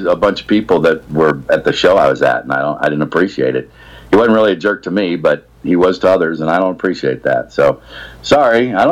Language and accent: English; St. Louis, Missouri, United States; I'm a St. Louis guy. I grew up in St. Louis. I live in St. Louis again. I moved back to my hometown.